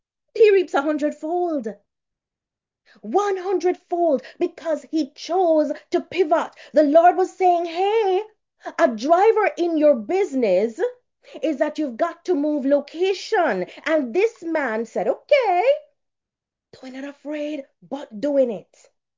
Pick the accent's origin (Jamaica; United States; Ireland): Jamaica; I'm Jamaican, so I say pop down.